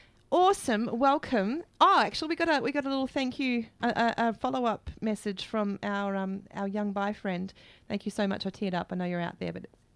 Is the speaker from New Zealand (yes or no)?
yes; New Zealand; Now, I come from New Zealand